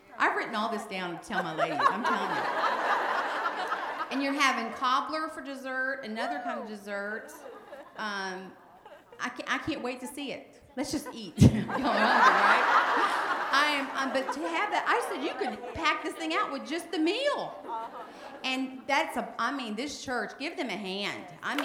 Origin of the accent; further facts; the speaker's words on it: Mississippi, United States; But I'm from Mississippi, and if you've never been to Walls, probably nobody has even heard of it.